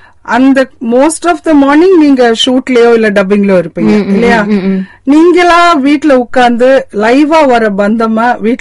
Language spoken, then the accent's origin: English; Kerala, India; I'm also from Kerala.